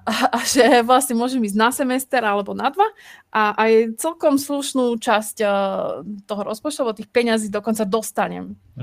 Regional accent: southern Slovakia, Slovakia; moved away as an adult; now in Finland; A teda ja pochádzam zo Slovenska, konkrétne z južného, krásneho, teplého Slovenska a študovala som vo Zvolene na lesníckej fakulte a neskôr som sa dostala do Fínska, kde som tiež študovala lesníctvo

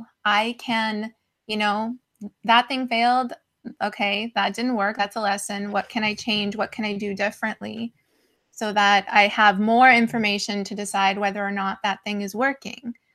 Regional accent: Johannesburg, Gauteng, South Africa; born there; I was born in Joburg

